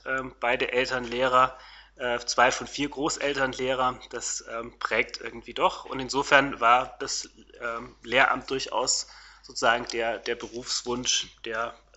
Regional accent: Stuttgart, Baden-Württemberg, Germany; born there; Ich bin 1968 in Stuttgart geboren und komme aus einem Familienhintergrund, den man heute als Migrationshintergrund bezeichnet, denn meine Mutter kommt aus England.

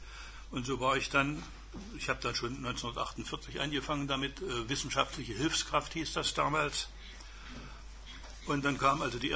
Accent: Ammendorf, Saxony-Anhalt, Germany; born there; ich bin 1928 geboren in Ammendorf. Und Ammendorf war damals ein Industriedorf, bedeutende Braunkohlenindustrie, chemische Industrie, Waggonfabrik

